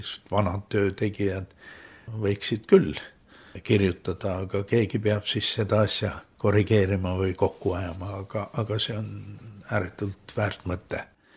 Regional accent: Tõrva, Valga County, Estonia; born there; Ma olen sündinud Tõrvas.

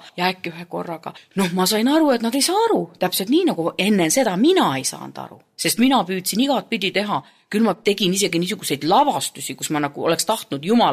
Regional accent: Jõhvi, Ida-Viru County, Estonia; also born or lived in Palivere; Oma gümnaasiume aja või noh, nagu too aeg öeldi, keskkoolis käisin mina ja lapsepõlve elasin mina Jõhvis. Ja tulin pedas õppima, siis ma läksin tagasi veel korraks sinna Jõhvi ja töötasin seal, siis ma abiellusin ja seoses abikaasaga sattusin Läänemaale.

